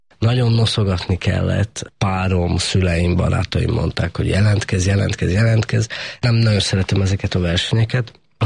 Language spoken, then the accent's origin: Hungarian; Rožňava, Košice Region, Slovakia; én zenés családba születtem eleve, Szlovákiába, ugye onnan származom, Felvidékről, Rozsnyóról